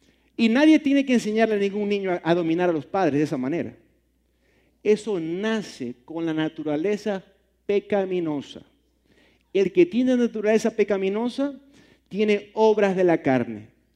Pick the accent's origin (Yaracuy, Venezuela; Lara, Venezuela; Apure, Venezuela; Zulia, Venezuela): Zulia, Venezuela; Maracaibo; yo soy de Maracaibo, Venezuela. Maracaibo, Venezuela, está en un estado que se llama el Zulia. En el Zulia hay tribus de diferentes etnicidades, guajiros, yupac, yanomami, así se llaman.